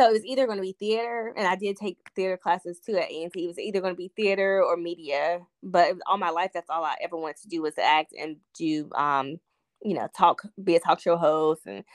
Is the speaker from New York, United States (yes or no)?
no; North Carolina, United States; I grew up in North Carolina, where HBCUs are big there. We have so many.